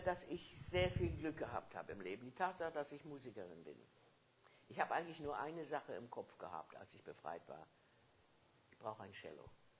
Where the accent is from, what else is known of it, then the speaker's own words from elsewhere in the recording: Germany; born there; Ich bin in Deutschland geboren.